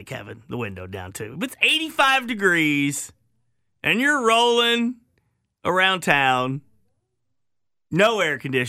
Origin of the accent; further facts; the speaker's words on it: Arkansas, United States; I grew up in Arkansas, and when I was your age, I had a car that had no air conditioning for the summer.